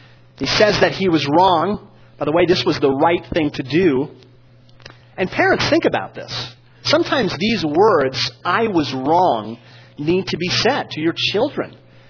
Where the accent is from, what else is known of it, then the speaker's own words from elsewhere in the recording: Cottonwood, Minnesota, United States; the tragedy in my hometown of Cottonwood, Minnesota, this last Tuesday.